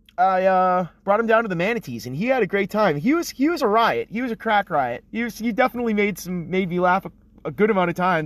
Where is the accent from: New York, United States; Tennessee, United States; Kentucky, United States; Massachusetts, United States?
Massachusetts, United States; dude, I'm from Mass, and I thought I wasn't going to be able to smoke weed at all during this vacation